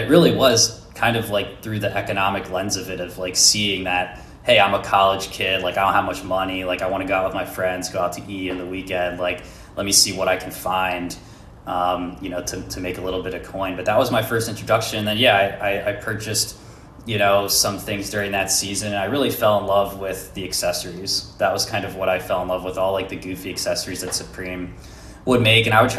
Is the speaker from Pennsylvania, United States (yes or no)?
yes; Philadelphia, Pennsylvania, United States; So I grew up in Pennsylvania in the Philly area